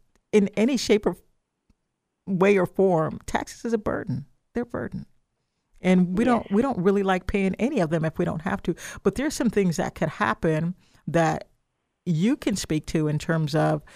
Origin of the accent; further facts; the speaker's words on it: Illinois, United States; you know, I'm from Illinois, so I'm interested in the Chicago housing market.